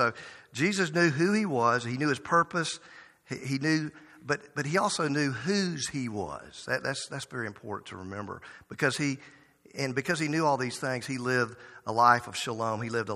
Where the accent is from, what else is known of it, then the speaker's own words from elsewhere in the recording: the South, United States; And I grew up in the South. I know about A&P grocery store.